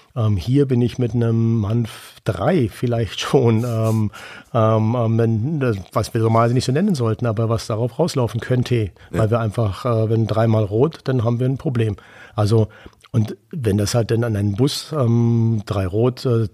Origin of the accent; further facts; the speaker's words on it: Calw, Baden-Württemberg, Germany; meine Heimat Calw